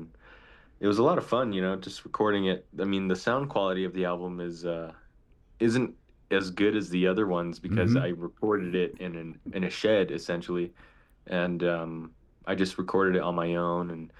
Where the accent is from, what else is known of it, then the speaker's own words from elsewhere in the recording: Window Rock, Arizona, United States; also born or lived in Phoenix, United States; I was born in Phoenix, but I grew up in Window Rock, which is on the Navajo Reservation.